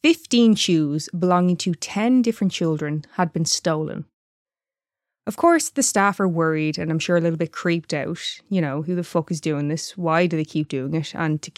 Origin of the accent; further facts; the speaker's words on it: Ireland; for me growing up in Ireland, you strictly followed the story.